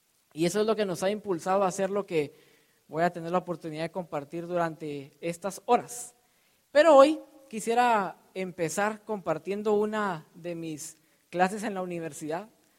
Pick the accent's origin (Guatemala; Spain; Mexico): Guatemala; Yo vengo de Centroamérica, de Guatemala, quizá tenga algunos paisanos por aquí.